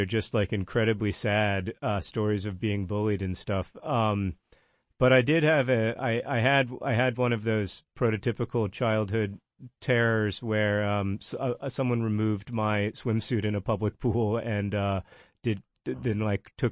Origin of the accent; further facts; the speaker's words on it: Alabama, United States; I'm from Alabama, so